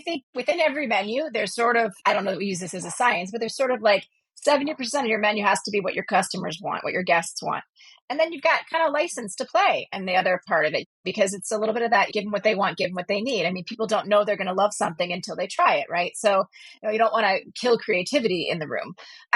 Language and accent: English; Pittsburgh, Pennsylvania, United States; And I'm from Pittsburgh and I let it happen. So there's a little east-west part of the state thing happening.